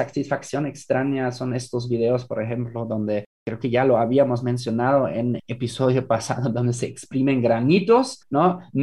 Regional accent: Germany; Spanish is a second language; now in Mexico; En Alemania, por ejemplo, en mi país de origen

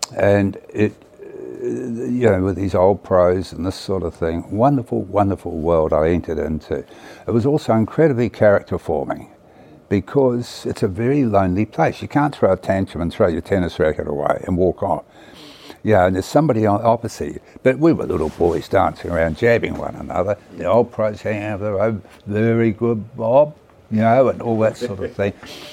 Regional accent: Lower Hutt, Wellington, New Zealand; Well, I'm growing up in State House, Lower Hutt.

